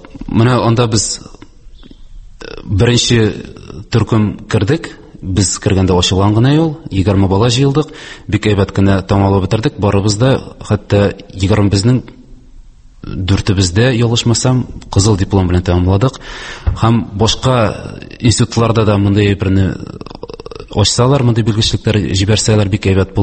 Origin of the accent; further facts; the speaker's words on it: Yarshaly, Tatarstan, Russia; Һәм үзем Яршалыда туып үстем, һәм әлегә вакытка монда яшәйм.